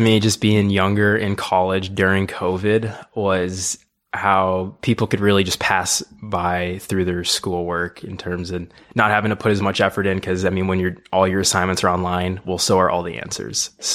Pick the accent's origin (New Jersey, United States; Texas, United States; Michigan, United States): Texas, United States; Fulshear; Yes, so I'm originally from Fulshear, Texas, Katy, Texas area.